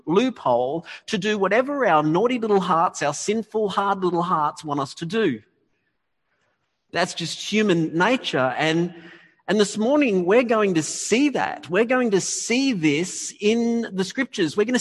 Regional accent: Australia; law as an Australian, it just all doesn't come out right, does it?

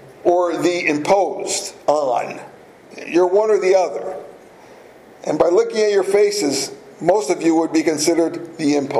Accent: Brazil; Now, if I was back in my home country in Brazil, things would be different.

